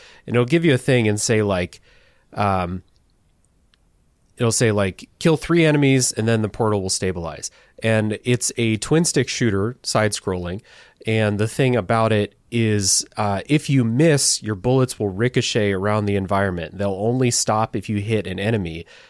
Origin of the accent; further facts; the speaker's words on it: Midwest, United States; I saw Midwest on a big banner, and I was like, I'm from the Midwest.